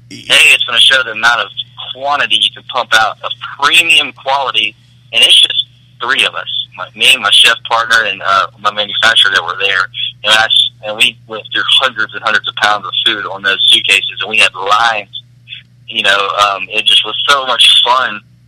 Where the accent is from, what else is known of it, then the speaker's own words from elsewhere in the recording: United States; I understand, don't get me wrong, I'm American.